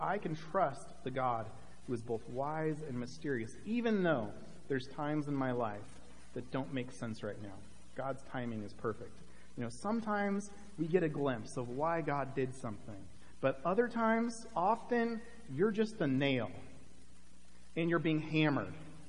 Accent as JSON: {"language": "English", "town": "Palm Desert", "region": "California", "country": "United States", "tie": "born there", "said": "I was born in August in Palm Desert, so I know a little bit about blazing hot weddings."}